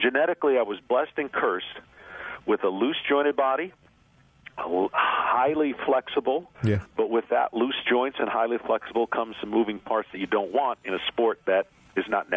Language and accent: English; Michigan, United States; I grew up in Michigan, so what do we have, about a month and a half of summer?